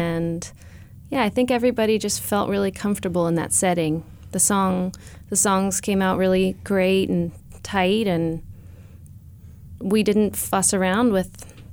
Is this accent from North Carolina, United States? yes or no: no; California, United States; Well, we grew up in the East Bay, so we just love being in the East Bay